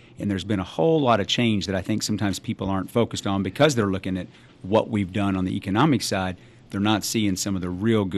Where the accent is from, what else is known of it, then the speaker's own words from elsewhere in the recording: Bardstown, Kentucky, United States; And I'm in Bardstown is my hometown. I'm an attorney there.